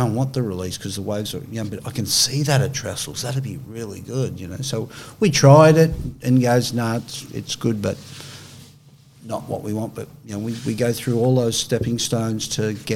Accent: Australia; I'm Australian.

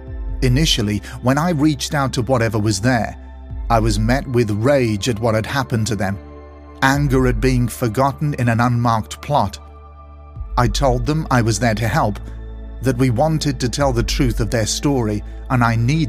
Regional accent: Alabama, United States; I'm originally from the Bible Belt, and I was born in Alabama to an extremely evangelical religious mother who saw the paranormal, metaphysics, and occult as demonic.

